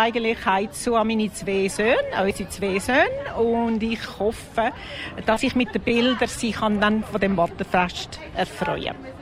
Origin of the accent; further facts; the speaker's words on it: Dällikon, Zurich, Switzerland; Meine Schwester ist allerdings nicht von Watt, sie ist von Höng, aber wir sind in Deliken aufgewachsen miteinander.